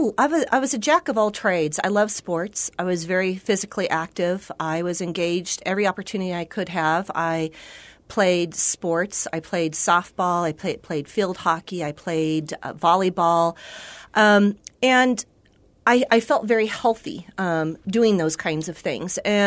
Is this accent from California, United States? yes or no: yes; California, United States; I grew up in California.